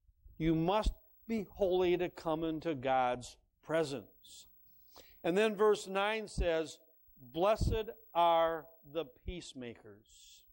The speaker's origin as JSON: {"language": "English", "town": "Detroit", "region": "Michigan", "country": "United States", "said": "We're from the Detroit, Michigan area, and there was a huge salt mines under that area."}